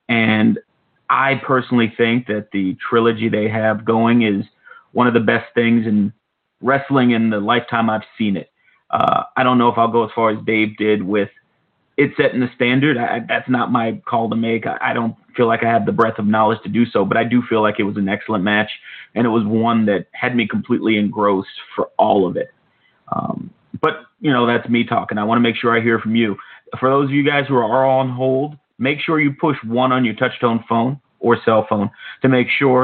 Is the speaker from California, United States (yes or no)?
no; Brooklyn, New York, United States; I grew up in Brooklyn, and I somehow picked the Bills